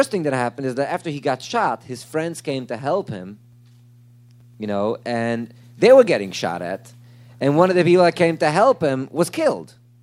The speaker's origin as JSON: {"language": "English", "town": "Brooklyn", "region": "New York", "country": "United States", "tie": "born or raised there", "said": "You know, growing up in Brooklyn and in the Hasidic community, I never met Palestinians"}